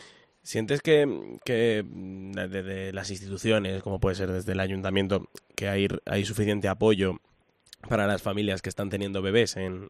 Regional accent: Teruel, Aragon, Spain; porque yo no soy de aquí, digo, voy a empadronarme a ver si me lo dan el aunque sea el yo soy de Teruel, aunque sea

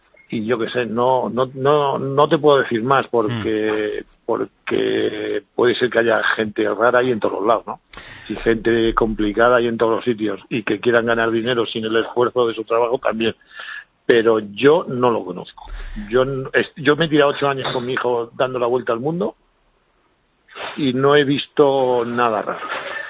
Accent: Spain; nosotros somos los españoles demasiado exigentes con nuestros deportistas

